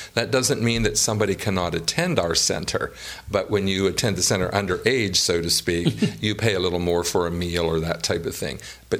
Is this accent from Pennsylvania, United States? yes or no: yes; Everett, Pennsylvania, United States; Born and raised in Everett.